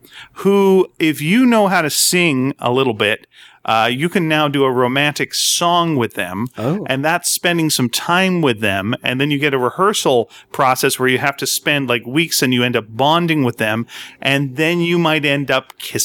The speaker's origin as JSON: {"language": "English", "town": "North Delta", "region": "British Columbia", "country": "Canada", "tie": "born or raised there", "said": "So Dave and I grew up in North Delta, which if you haven't been there, good for you. It's a place where you can grow up and you can have a good time or you can have a bad time."}